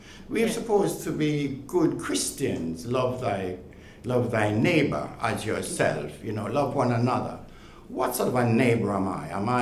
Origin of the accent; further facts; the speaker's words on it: Jamaica; moved away as an adult; now in United Kingdom; I came from Jamaica, young boy, 18 years old. You know, here I am now, 80 years old.